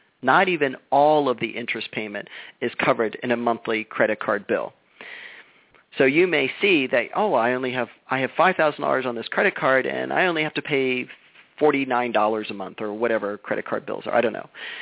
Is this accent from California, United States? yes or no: no; Florida, United States; Now, I came from Florida, and my hot water heater tank was actually in my garage